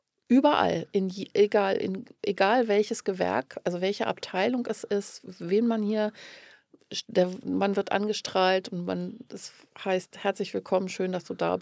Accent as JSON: {"language": "German", "town": "Hanover", "region": "Lower Saxony", "country": "Germany", "said": "Ich komme aus Hannover."}